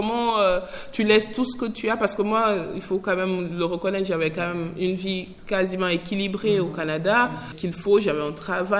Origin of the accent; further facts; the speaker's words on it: Fria, Boké, Guinea; Je suis née à Fria d'une mère sage-femme et d'un père ingénieur qui a travaillé à l'usine Frigia. Mon père est originaire d'un village qui relève de Beila et ma mère d'un village qui relève de Zérékoré.